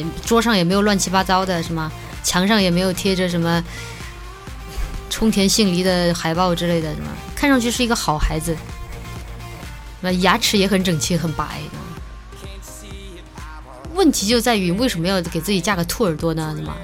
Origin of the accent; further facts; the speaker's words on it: Guangdong, China; 我也是广东人，所以我们是老乡